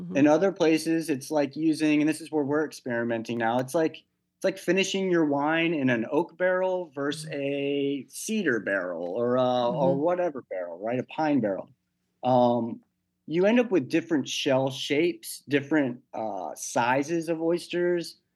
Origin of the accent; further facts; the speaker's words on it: Texas, United States; And I grew up in Texas, so I'm a big like space junkie.